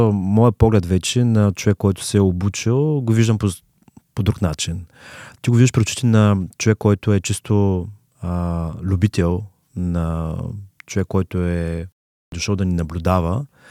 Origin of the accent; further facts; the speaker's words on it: Yambol, Yambol Province, Bulgaria; аз съм родом от Ямбо. Поздрави на Ямбо, на всички от Ямбо, които нагледат също. Там съм завършил